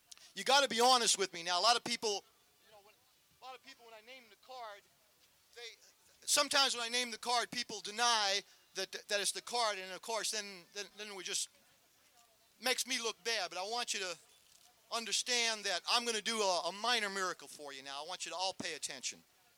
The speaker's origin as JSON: {"language": "English", "town": "New Orleans", "region": "Louisiana", "country": "United States", "said": "I'm a magician. I'm from New Orleans, and I'm not competition for you."}